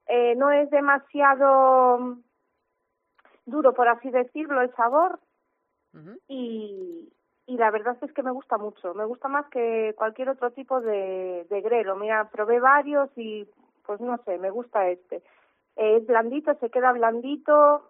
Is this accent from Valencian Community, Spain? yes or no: no; As Pontes, Galicia, Spain; Yo soy de Aspontes, pero tengo mi huerta a 7 minutitos de Aspontes en el concello de Xermade, en Roupar, que está en la provincia de Lugo, pero bueno, está justo pegado a Aspontes.